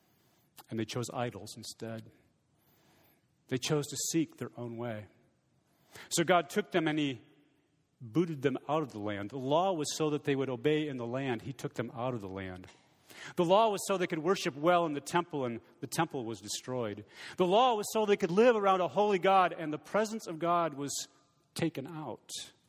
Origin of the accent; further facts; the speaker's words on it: Michigan, United States; now in Texas, United States; I grew up in Michigan. When I was a citizen of Michigan, I obeyed the laws of Michigan.